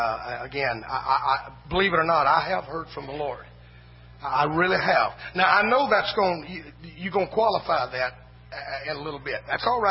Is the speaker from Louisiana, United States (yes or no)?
yes; Louisiana, United States; I'm from Franklin Parish, Louisiana. We don't have people like that there.